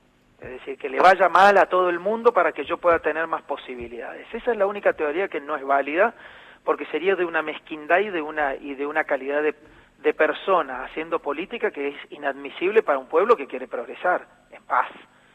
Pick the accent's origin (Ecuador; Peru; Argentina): Argentina; somos ciudadanos argentinos